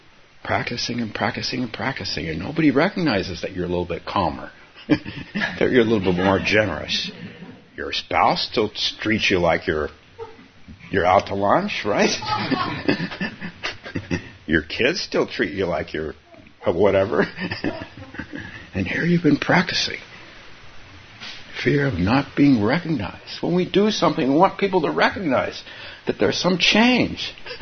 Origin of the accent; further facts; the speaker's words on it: Palo Alto, California, United States; My teachers, my two Japanese teachers, they came down to my hometown of Palo Alto to give talks when I was very young.